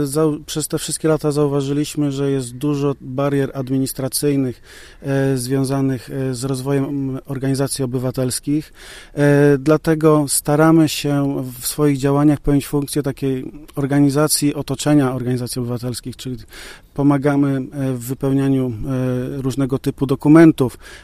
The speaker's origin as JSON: {"language": "Polish", "town": "Międzyrzecz", "region": "Lubusz Voivodeship", "country": "Poland", "tie": "born there", "lives_now": "Zbąszyń, Poland", "said": "To znaczy, tu mieszkam i pracuję, jakkolwiek urodzony jestem w Międzyrzeczu."}